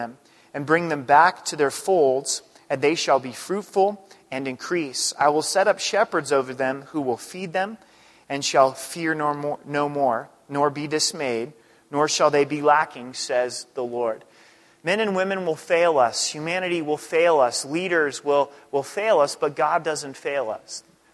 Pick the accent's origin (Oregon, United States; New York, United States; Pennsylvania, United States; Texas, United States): Oregon, United States; born there; So I obviously wasn't born here. I was born in Southern Oregon